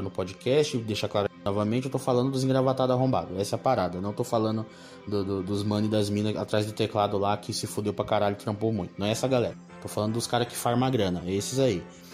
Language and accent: Portuguese; São Paulo, Brazil; a gente é de quebrada, cara. O Vascão é Taboão City aí, eu sou do Capão